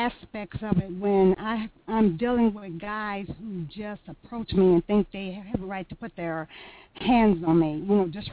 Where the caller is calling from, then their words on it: Texas, United States; from Texas.